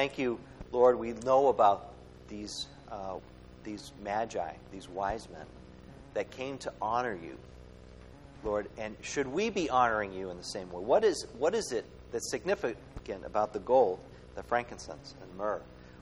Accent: Chicago, Illinois, United States; The Three Wise Guys, because we're from Chicago.

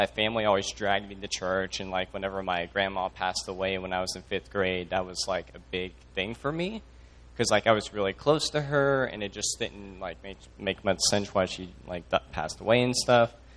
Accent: Rushville, Indiana, United States; It's close to my hometown of Rushville, Indiana, like 20 miles away.

